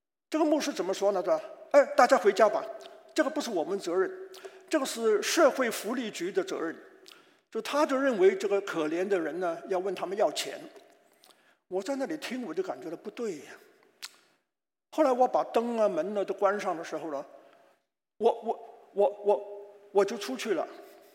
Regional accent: Hong Kong; 我是个在香港长大的山东人呢。

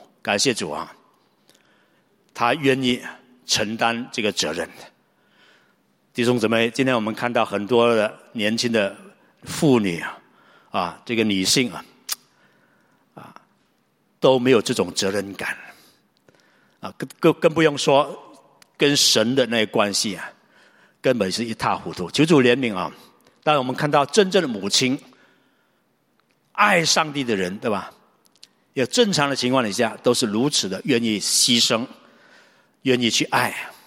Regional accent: China; 我们中国人、华人啊，基本上都非常的希望我们的什么孩子们能够成龙成凤啊

